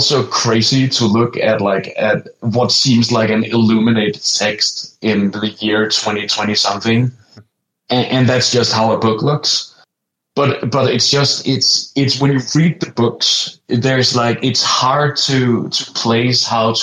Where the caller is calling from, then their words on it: Copenhagen, Capital Region of Denmark, Denmark; I'm calling from Copenhagen, Denmark.